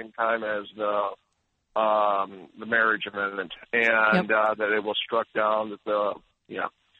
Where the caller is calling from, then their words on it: North Dakota, United States; also born or lived in Minnesota; And I'm calling from a state that is very, very pro-life. Very thankful my wife and I moved from Minnesota to North Dakota for many reasons